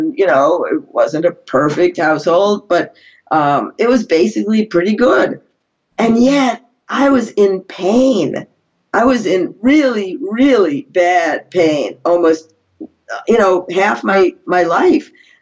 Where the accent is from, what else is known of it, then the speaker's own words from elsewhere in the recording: Massachusetts, United States; because I grew up in Massachusetts, I was in Massachusetts General Hospital for 3 days of testing in sixth grade